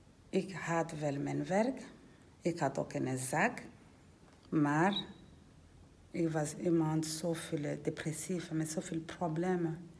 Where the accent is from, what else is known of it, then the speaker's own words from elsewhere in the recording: Almere, Flevoland, Netherlands; uit Almere.